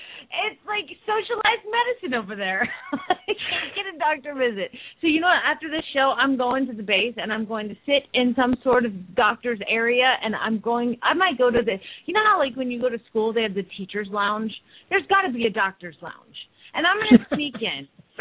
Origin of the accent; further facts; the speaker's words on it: Phoenix, Arizona, United States; from Phoenix, Arizona